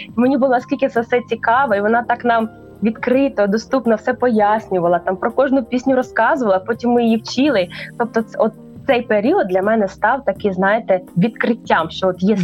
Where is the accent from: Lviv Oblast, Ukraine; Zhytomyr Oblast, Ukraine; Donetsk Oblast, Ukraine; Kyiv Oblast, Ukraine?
Zhytomyr Oblast, Ukraine; Omelianivka; в Омелянівці, звідки я родом, Житомирська область, Коростенський район, село Омелянівка.